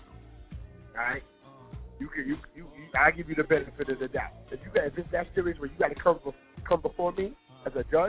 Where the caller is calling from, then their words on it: Brooklyn, New York, United States; I'm calling from Brooklyn.